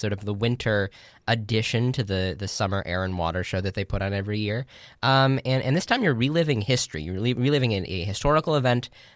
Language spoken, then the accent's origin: English; Chicago, Illinois, United States; Of course, I'm from Chicago, aren't I?